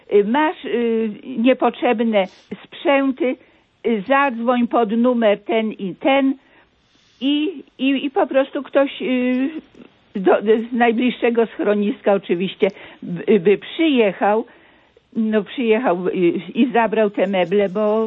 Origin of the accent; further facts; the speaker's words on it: Nowy Sącz, Lesser Poland, Poland; Ja na przykład jestem z Sącza